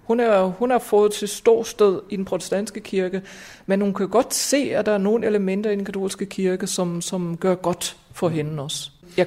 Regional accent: Germany; moved away; I min hjemby, hvor jeg boede i Tyskland på det tidspunkt, der var to klostre, et mandekloster og et kvindekloster.

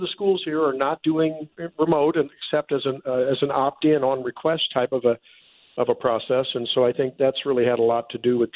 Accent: St. Louis, Missouri, United States; my observation when I come down to my home in St. Louis, my hometown, and visit my folks or other metro areas

